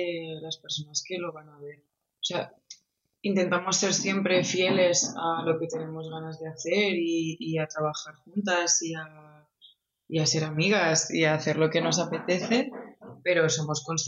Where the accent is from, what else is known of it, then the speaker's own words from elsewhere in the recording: Villarreal, Valencian Community, Spain; pero las dos somos de Villarreal y hemos estudiado en Barcelona